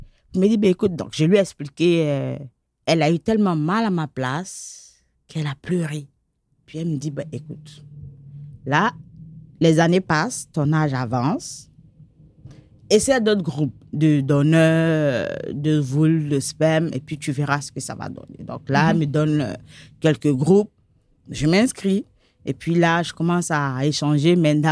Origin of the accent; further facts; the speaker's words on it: Côte d’Ivoire; suis d'origine ivoirienne et puis déjà, c'est mal vu. Donc, en plus d'être ivoirien, mon ethnie, donc ma langue maternelle, on est plus dans le sud de la Côte d'Ivoire